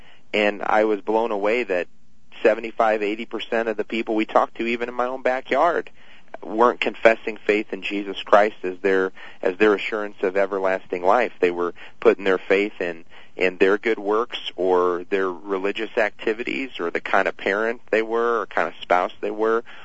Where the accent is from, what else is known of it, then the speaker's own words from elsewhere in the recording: Edwardsville, Illinois, United States; came in to my hometown in Edwardsville